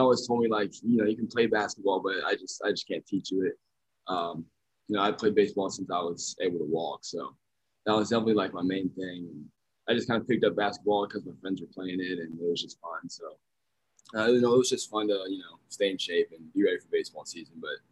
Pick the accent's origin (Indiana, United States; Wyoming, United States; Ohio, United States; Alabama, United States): Alabama, United States; Tuscaloosa; so my mom was born in Tuscaloosa, and I was born in Tuscaloosa. So we kind of grew up Tide fans